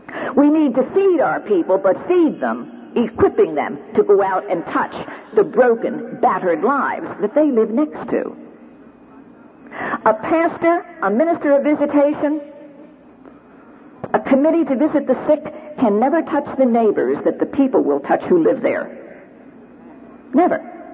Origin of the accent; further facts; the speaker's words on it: East Coast, United States; I come from the East Coast. I belong to a church on the East Coast.